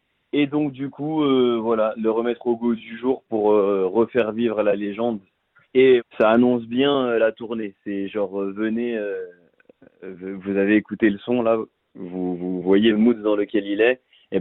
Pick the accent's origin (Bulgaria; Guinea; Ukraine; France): Guinea; C'est un Guinéen, je suis un Guinéen aussi.